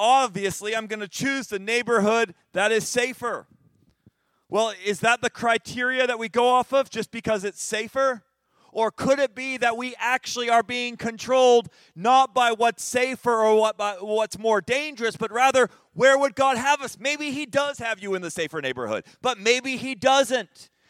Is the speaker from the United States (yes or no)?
no; Senegal; Growing up in Senegal, they had this terrible thing in our neighborhood frequently called folion.